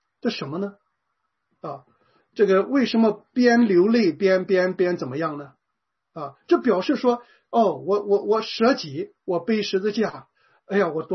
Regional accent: China; 这个我小的时候在这个国内的家庭教会里面

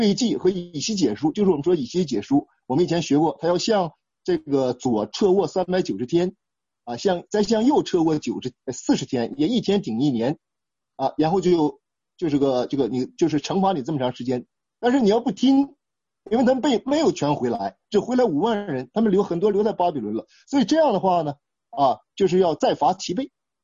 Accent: Harbin, Heilongjiang, China; 因为我是从东北来的，我们哈尔滨的

